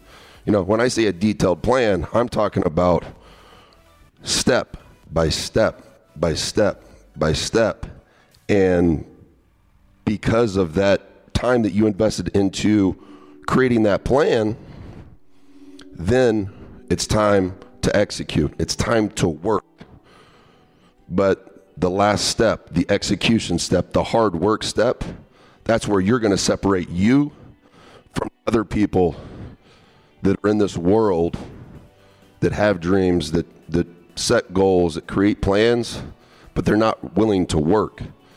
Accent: Indianapolis, Indiana, United States; 47 miles from my hometown, Indianapolis, Indiana

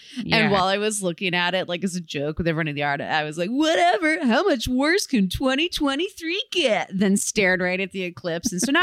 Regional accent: Michigan, United States; I was very, very pleased to find out that my home state of Michigan and, you know, in Detroit

